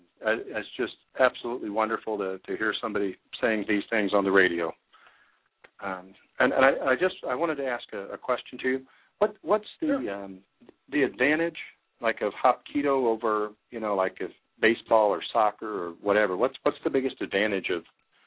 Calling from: Lake St. Louis, Missouri, United States; Actually, I'm from Lake St. Louis.

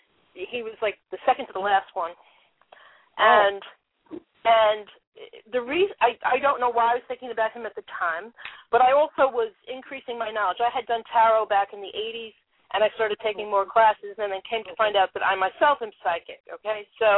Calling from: Connecticut, United States; I'm from Connecticut.

